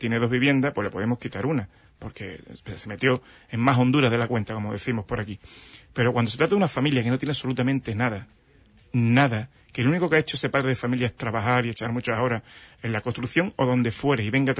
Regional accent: Punta Umbría, Andalusia, Spain; yo vengo de donde usted ha nombrado antes, que yo soy concejal de Punta Umbría.

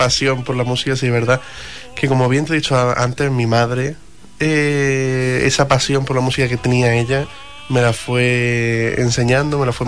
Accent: Andalusia, Spain; se nota que somos andaluces, que somos aquí todos familia

